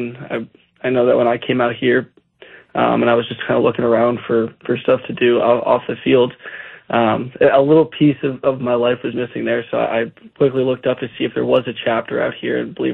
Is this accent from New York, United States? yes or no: no; Massachusetts, United States; I grew up in Massachusetts. Stayed close for college. Went to Boston College